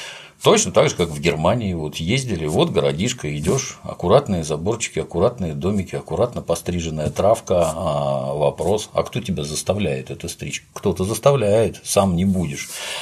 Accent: Saint Petersburg, Russia; Детство прошло в Купчино, мы там с Дмитрием Анатольевичем через дорогу проживали, вот, ну, вот жил у меня дом, корабль, 9-й этаж

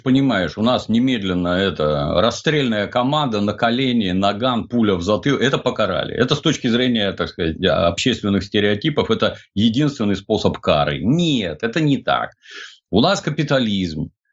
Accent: Saint Petersburg, Russia; Я из Советского Союза, я, например, помню советские дороги в городе Ленинграде. И вижу нынешние дороги в городе Санкт-Петербурге.

